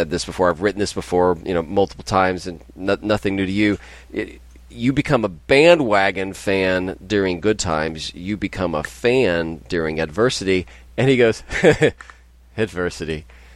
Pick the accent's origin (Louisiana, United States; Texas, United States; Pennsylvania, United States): Texas, United States; Houston; my progressing from growing up in Houston as a Rockets fan and divorcing that Houston franchise